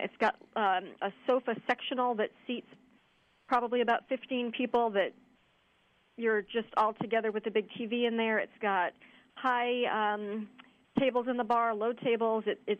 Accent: New Orleans, Louisiana, United States; It is. I am born and raised in New Orleans.

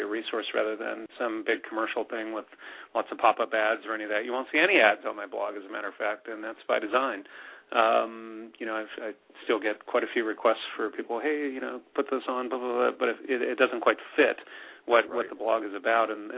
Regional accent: San Francisco, California, United States; But I'm from Northern California, San Francisco native, born and raised.

